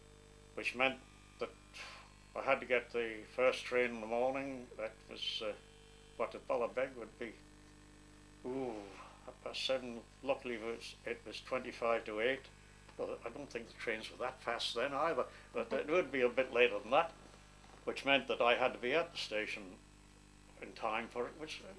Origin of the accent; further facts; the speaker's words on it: United Kingdom; I was born in Ballymadrill, Arbury. I went to Arbury School. We moved from that down into the village itself